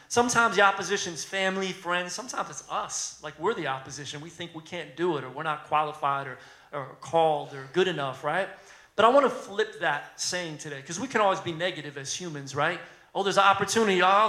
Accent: Philadelphia, Pennsylvania, United States; I'm from Philly. I've had my car stolen.

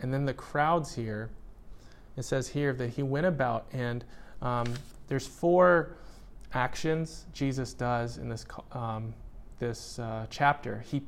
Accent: United States; You know, in my culture where I grew up in the United States, we are all about work.

